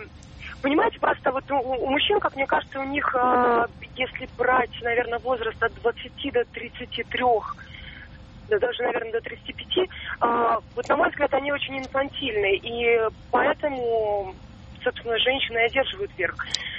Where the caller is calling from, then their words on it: Moscow, Russia; Я звоню из Москвы